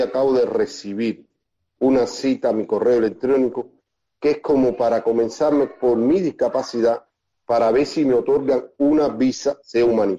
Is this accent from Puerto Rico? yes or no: no; Cuba; porque como todo cubano